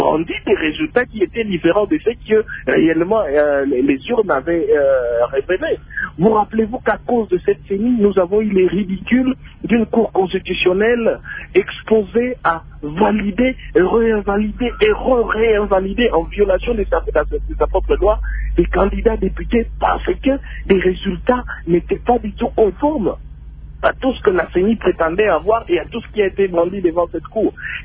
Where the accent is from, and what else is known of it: DR Congo